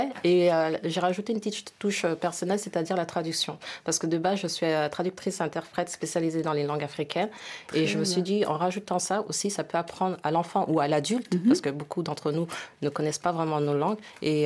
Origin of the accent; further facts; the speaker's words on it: Senegal; born there; je suis d'origine sénégalaise. Je suis née au Sénégal, par contre, et c'est mon pays d'accueil. Et Peul, parce que ma mère est Peul.